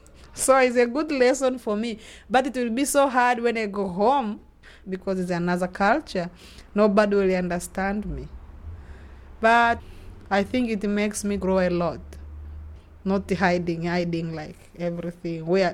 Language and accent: English; Tanzania; English is a second language; That for me is already gone, because I come from Tanzania.